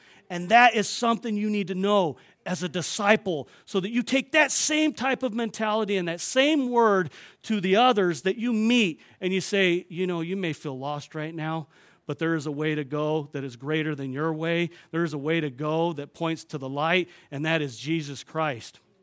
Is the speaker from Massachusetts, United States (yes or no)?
no; California, United States; I remember when I was growing up in California, I didn't surf, but I boogie boarded